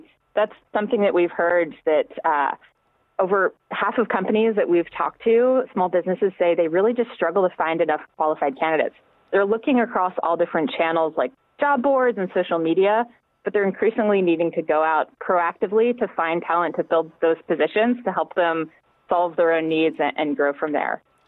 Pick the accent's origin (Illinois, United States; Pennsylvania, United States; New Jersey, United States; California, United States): Pennsylvania, United States; My first job, I was on the floor at a retail company in Pennsylvania in my hometown.